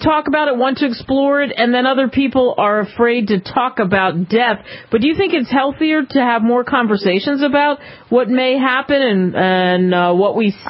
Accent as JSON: {"language": "English", "town": "Philadelphia", "region": "Pennsylvania", "country": "United States", "tie": "born or raised there", "said": "I was thinking about this growing up in Philadelphia."}